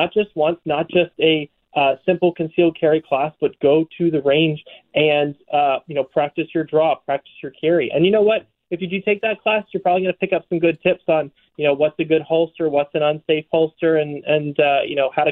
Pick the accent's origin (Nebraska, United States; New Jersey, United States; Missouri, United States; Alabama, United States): Missouri, United States; St. Louis; So I grew up in St. Louis, Missouri.